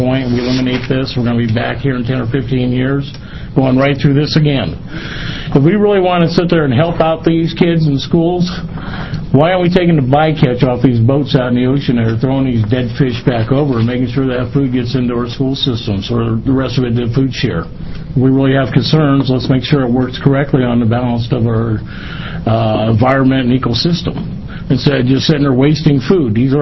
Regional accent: Toledo, Oregon, United States; I'm from Toledo, Oregon.

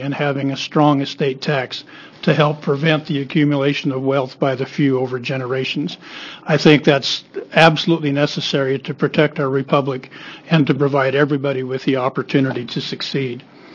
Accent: Portland, Oregon, United States; I'm from Portland, Oregon, and I'm also here with Tax Fairness Oregon.

